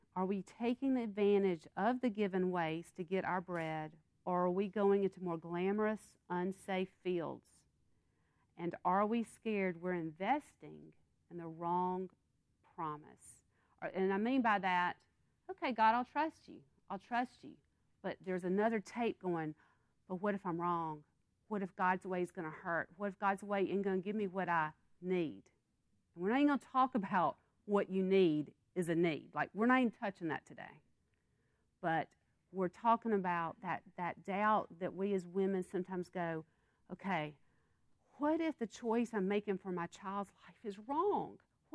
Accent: Yazoo City, Mississippi, United States; When I grew up in Yazoo City, they'd have the first, you know, harvest of the cotton.

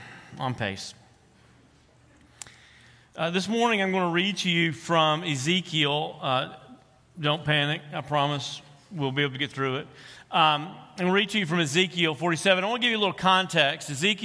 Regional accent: Tulsa, Oklahoma, United States; also born or lived in Mississippi; I am from Tulsa, Oklahoma, most recently, but I spent 14 very formative years of my life here in Mississippi.

